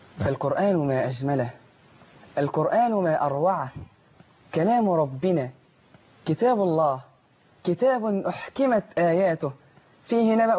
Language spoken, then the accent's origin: Arabic; Mit El Ezz, Egypt; بدأت حفظ القرآن الكريم في كتاب قريتي ميت العز على يد الشيخ السيد الحصري، والتحقت بالأزهر الشريف في السادسة من عمري،